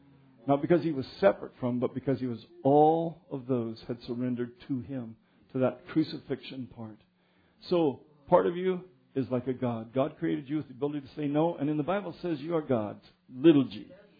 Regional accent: Adams City, Colorado, United States; just because I was from Adam City, which was a good reason to beat up on somebody, actually, because Adam City had been beating up on Mapleton students a lot.

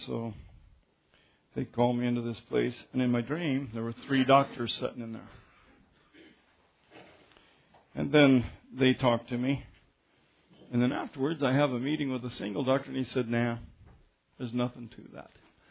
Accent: Colorado, United States; also born or lived in Nebraska; I lived in Nebraska. I know what a snowstorm is. I grew up in Colorado.

